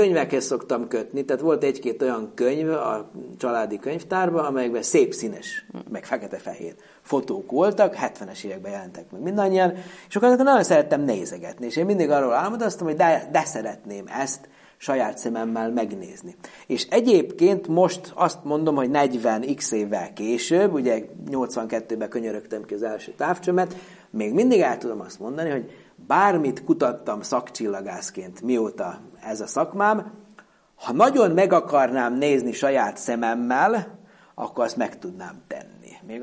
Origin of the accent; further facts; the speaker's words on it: Horgoš, Vojvodina, Serbia; moved away as an adult; also born or lived in Subotica; now in Szeged, Hungary; Hát a Vajdaságból. Vajdaságból. Egész konkrétan Horgosról, ami a Röszke-Horgos országhatárnak a déli oldalán. Ugye Szabadkán születtem